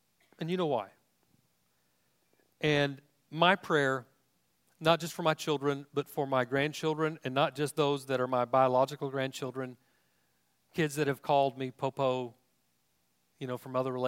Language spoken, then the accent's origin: English; Hobart, Tasmania, Australia; I'm from Hobart, and I said extrapolate, and I grew up in the Blue Building.